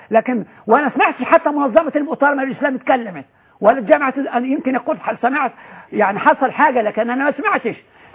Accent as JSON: {"language": "Arabic", "country": "Egypt", "said": "عندنا في مصر في القاهره هنا"}